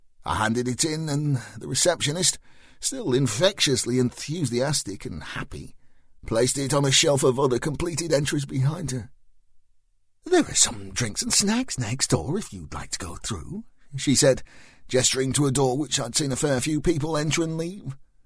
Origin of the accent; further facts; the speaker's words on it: United Kingdom; Being British, once laden with tea and chocolate digestives, I naturally gravitated to the part of the room that was furthest away from anybody else. We Brits have an unerring knack